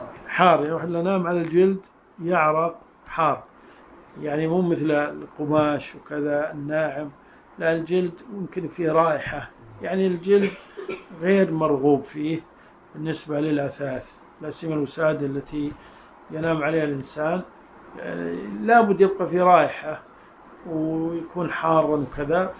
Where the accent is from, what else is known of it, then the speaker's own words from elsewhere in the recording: Najd, Saudi Arabia; وهذا موجود عندنا في نجد قبل كم سنة